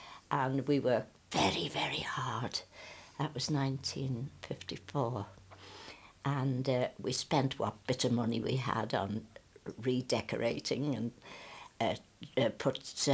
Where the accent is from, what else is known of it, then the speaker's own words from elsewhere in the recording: Laxey, Isle of Man; I was born in Laxey in 1914, March 1914. Mm. So I lived in Laxey 17 years.